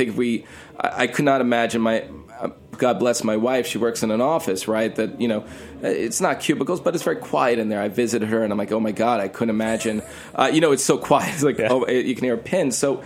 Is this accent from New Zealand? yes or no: no; New York City, New York, United States; I grew up in New York my whole life. I'm a New Yorker.